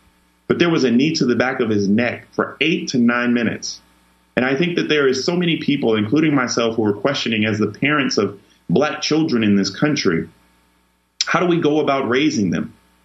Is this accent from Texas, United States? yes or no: no; Denmark, South Carolina, United States; I'm from Denmark, South Carolina, where we have three stoplights and a blinking light. And I grew up in a food desert